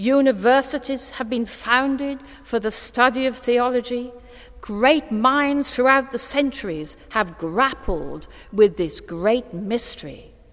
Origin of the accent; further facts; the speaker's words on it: Wales, United Kingdom; I had my doubts before I went, English reserve and all that, even though I am Welsh.